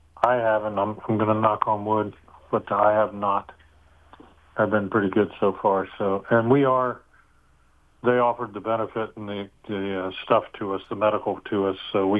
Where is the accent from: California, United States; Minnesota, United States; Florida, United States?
Florida, United States; And I was like, yeah, but I'm from Florida.